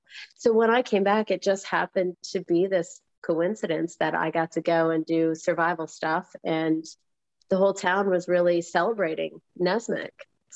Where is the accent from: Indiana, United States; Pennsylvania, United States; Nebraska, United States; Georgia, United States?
Pennsylvania, United States; Wellsboro; also born or lived in Lossburg; Yeah, so I was, Lossburg is where I was until I was 12. And then I moved to Wellsboro. So Wellsboro.